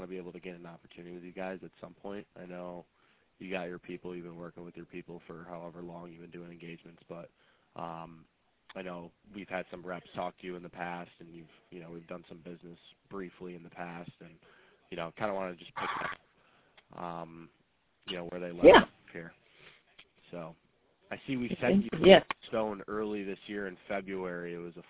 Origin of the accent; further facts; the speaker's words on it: Rochester, New York, United States; he's from Buffalo, and we're from Rochester, so we're like right up the road